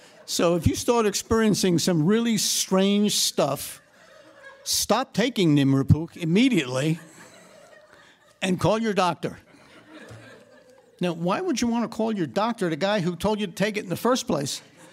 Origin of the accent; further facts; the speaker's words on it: New York, United States; when we were growing up in our little group of kids growing up in New York